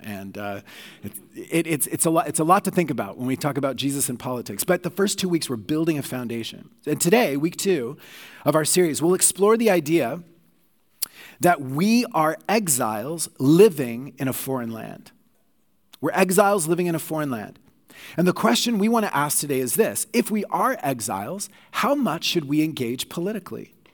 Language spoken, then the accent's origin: English; Oklahoma, United States; also born or lived in Texas, United States; now in Canada; I've lived most of my life in Canada, but I was born in Texas, grew up in Oklahoma. I was part of a Southern Baptist church until I was 18.